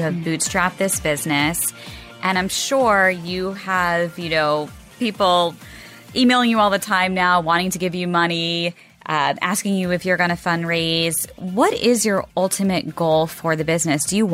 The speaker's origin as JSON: {"language": "English", "town": "Rockville", "region": "Maryland", "country": "United States", "said": "I'm actually from Maryland."}